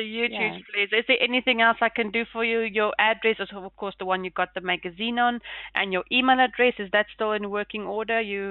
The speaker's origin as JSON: {"language": "English", "country": "South Africa", "lives_now": "New Zealand", "said": "Myself, not being a Kiwi from South Africa, being here 6 months, I know the beauty what this country has."}